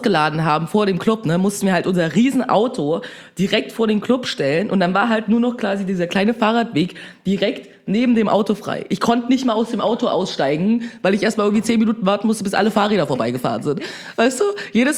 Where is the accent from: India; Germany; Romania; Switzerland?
India; ich bin Inder.